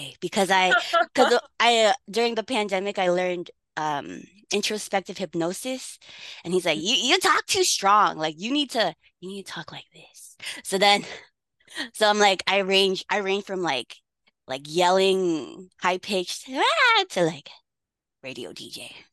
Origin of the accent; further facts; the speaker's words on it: Virginia Beach, Virginia, United States; Yes, I grew up in Virginia Beach, Virginia. Born in Virginia. I'm the youngest of two. I have one older sister. Parents are Filipino.